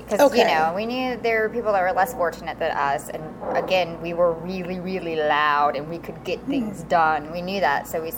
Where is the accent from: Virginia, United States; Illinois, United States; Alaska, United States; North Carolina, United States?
Virginia, United States; Fredericksburg; We're all from Fredericksburg.